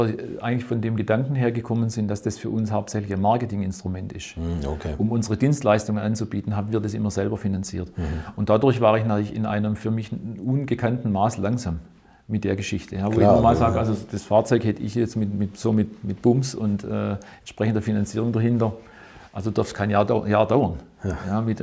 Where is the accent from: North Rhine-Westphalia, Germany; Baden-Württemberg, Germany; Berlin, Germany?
Baden-Württemberg, Germany; Winnenden; Also ich bin in Winnenden aufgewachsen. Winnenden ist die Heimat von Irmscher ehedem gewesen.